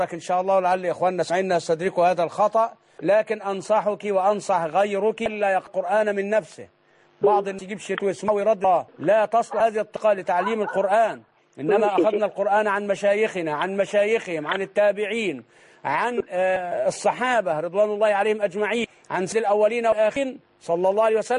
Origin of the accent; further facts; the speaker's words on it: Egypt; الإبداع عندنا في مصر وفي كتير من بلاد